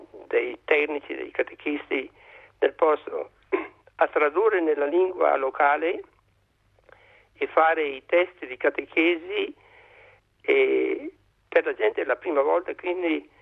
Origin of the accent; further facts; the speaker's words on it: Bergamo, Lombardy, Italy; born there; Io ho nato a Bergamo